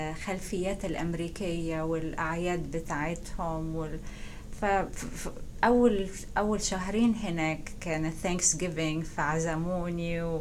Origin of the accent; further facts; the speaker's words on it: Cairo, Cairo Governorate, Egypt; moved away as an adult; now in United States; أنا تولدت 1954 في القاهرة. درست في كل الدراسة ابتدائي اعدادي ثانوي المدرسة في القاهرة وبعدين اتخرجت ودرست في جامعة عين شمس كلية الطب.